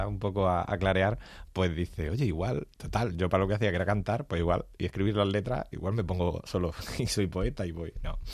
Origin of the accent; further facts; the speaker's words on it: Marbella, Andalusia, Spain; moved away as an adult; donde yo vivía. Yo me crié en Marbella.